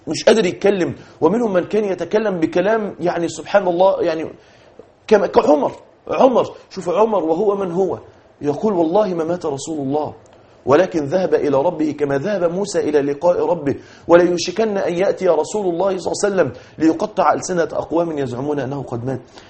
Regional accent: Egypt; احنا عندنا في مصر 16 مليون انسان اكلهم وشربهم على اليوميه

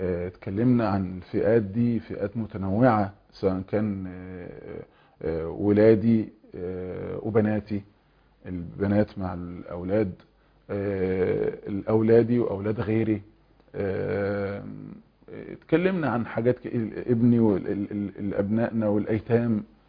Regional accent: Egypt; ويمكن احنا مثلا عندنا في مصر بتعبر عن نوع خدمة شخص لشخص

